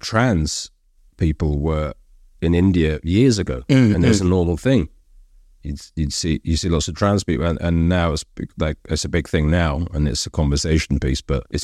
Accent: London, United Kingdom; born there; I actually probably was one of the first British Asian. So I was born in London. I was described as a British Asian comedian

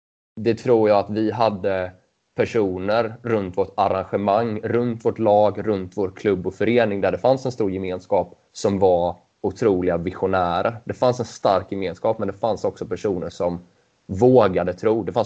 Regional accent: Mullsjö, Jönköping County, Sweden; jag är ju uppvuxen i Mullsjö. Jag var ju en liten knatte.

